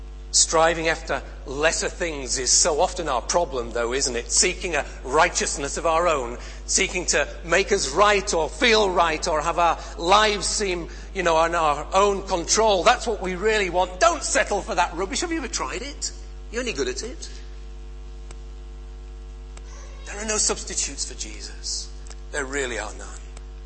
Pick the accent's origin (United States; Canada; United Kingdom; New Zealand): United Kingdom; Yorkshire and the Humber; I know we're in Yorkshire, but I'm a Yorkshireman.